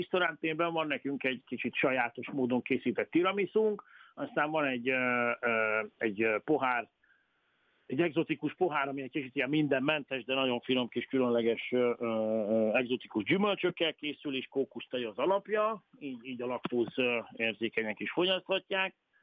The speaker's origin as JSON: {"language": "Hungarian", "country": "Italy", "tie": "born or raised there", "lives_now": "Hungary", "said": "Én 1990-es évek elején kerültem kicsi gyerekként Olaszországba, és ebben nőttem fel szüleimmel, aztán középiskola és a vendéglátóit végeztem Olaszországban"}